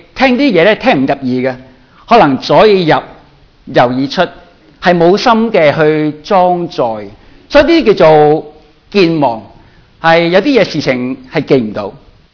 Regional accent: Guangdong, China; 我们广东人的说话叫做老油条，是吧？

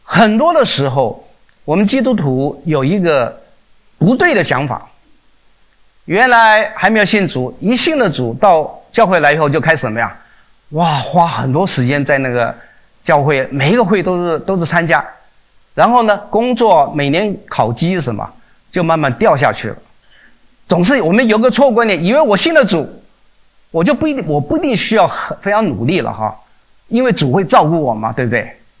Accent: China; 我们中国人呢，可以开始来恢复啊

